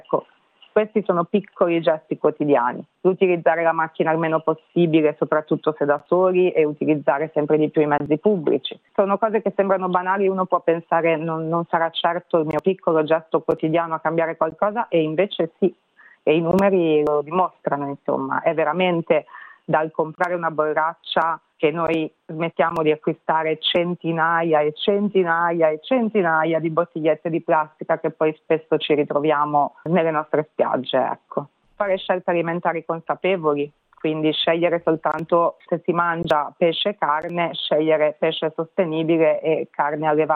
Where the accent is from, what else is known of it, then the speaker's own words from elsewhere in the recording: Milan, Lombardy, Italy; now in Australia; Io dal canto mio sono cresciuta a Milano